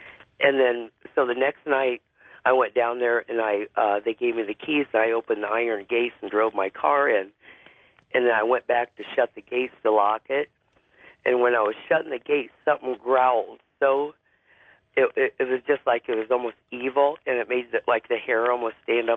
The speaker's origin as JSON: {"language": "English", "region": "Iowa", "country": "United States", "said": "I'm from Iowa."}